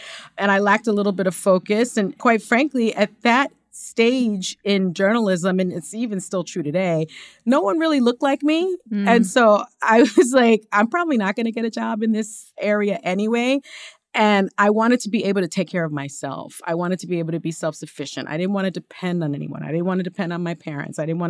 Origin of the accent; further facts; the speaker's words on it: Bronx, New York, United States; You know, I'm from the Bronx